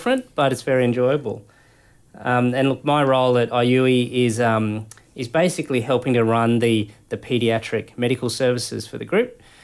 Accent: Dubbo, New South Wales, Australia; also born or lived in Sydney / Townsville; so I'm from a few different places. I grew up in Dubbo and spent a lot of my early years there, very enjoyable childhood, then went on to Sydney and then have lived up in Townsville, spent 6 months working in the Kimberley.

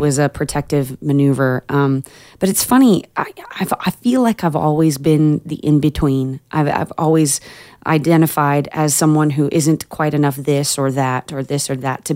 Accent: Australia; moved away; I'm an Aussie.

